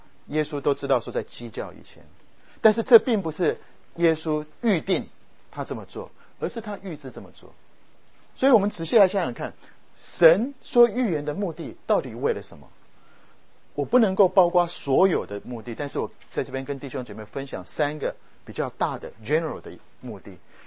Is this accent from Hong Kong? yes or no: no; Taiwan; 我们从台湾来的知道那时候的背景